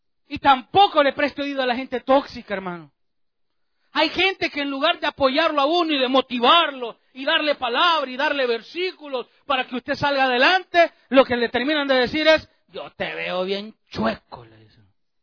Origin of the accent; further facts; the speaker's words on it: El Salvador; no había pues la tecnología que hay ahora en mi país, en El Salvador.